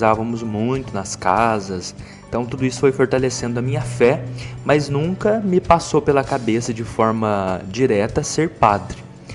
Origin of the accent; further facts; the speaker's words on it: Muzambinho, Minas Gerais, Brazil; criado em uma família religiosa. Eu me lembro que meus pais me levavam sempre à missa. Sou natural da cidade de Muzambim.